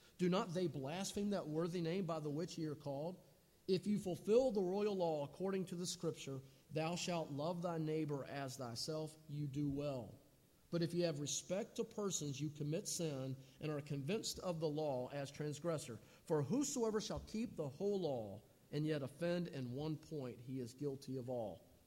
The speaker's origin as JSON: {"language": "English", "town": "Greenville", "region": "South Carolina", "country": "United States", "tie": "born or raised there", "also_born_or_lived": "Winston-Salem, North Carolina", "said": "as I drove past growing up in Greenville, South Carolina, or Winston-Salem, North Carolina."}